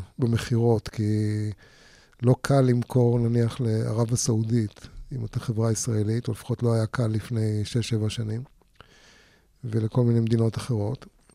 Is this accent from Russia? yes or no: yes; Russia; now in Australia; אני הגעתי לאוסטרליה מרוסיה